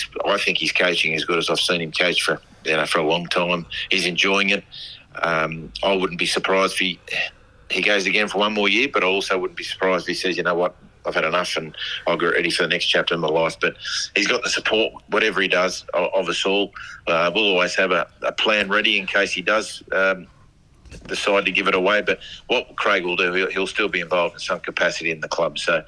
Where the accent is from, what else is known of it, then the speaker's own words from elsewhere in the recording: New South Wales, Australia; Look, I come from New South Wales. I'm a proud Blue